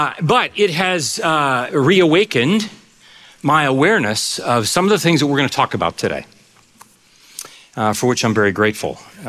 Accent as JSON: {"language": "English", "region": "Ohio", "country": "United States", "tie": "born or raised there", "said": "I'm, you know, for full disclosure, I grew up in Ohio. I'm the youngest of four sons."}